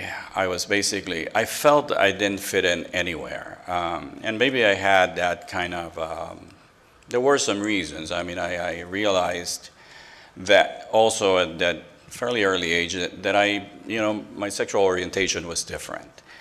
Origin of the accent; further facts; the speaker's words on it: Bronx, New York, United States; And as Sweetie said, I am a drunk from the Bronx.